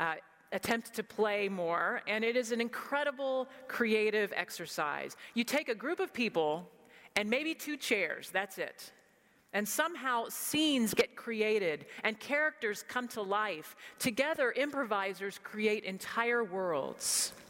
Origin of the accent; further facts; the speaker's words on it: Texas, United States; this hits close to home for me because I was born and raised in Texas